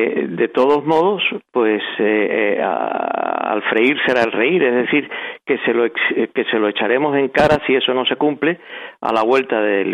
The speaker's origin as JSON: {"language": "Spanish", "country": "Spain", "said": "dado el hecho de que yo soy español, tengo la nacionalidad española"}